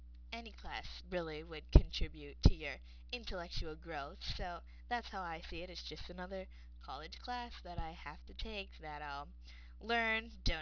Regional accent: Kona, Hawaii, United States; I'm from the Big Island of the beautiful state of Hawaii. I was born and raised in a town called Kona

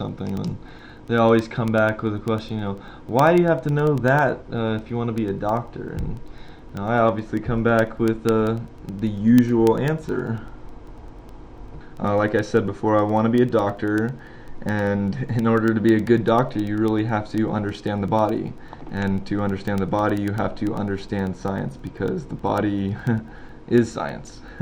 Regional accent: Encinitas, California, United States; Well, I'm a San Diego local. I grew up in Encinitas, which is about a half hour north of San Diego State.

